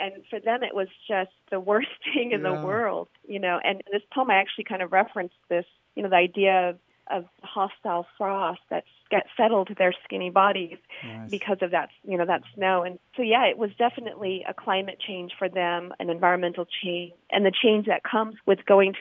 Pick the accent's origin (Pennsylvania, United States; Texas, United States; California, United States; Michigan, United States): California, United States; Fresno; You know, I was born and raised in Central Fresno area. So that part of me is very, I'm very tied and rooted to that area.